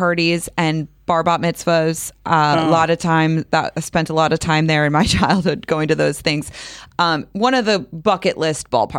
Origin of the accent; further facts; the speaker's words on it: St. Louis, Missouri, United States; I grew up in St. Louis.